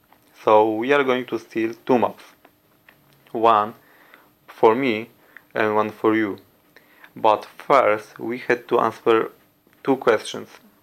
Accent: Poland; I come from Poland

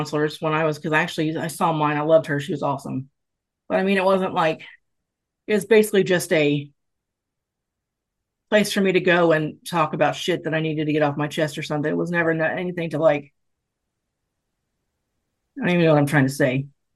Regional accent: Tennessee, United States; Because, I mean, I grew up in Tennessee with guns.

